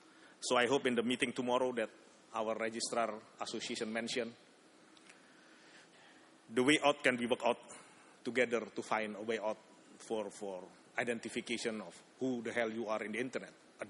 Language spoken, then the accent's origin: English; Indonesia; English is a second language; from Indonesia.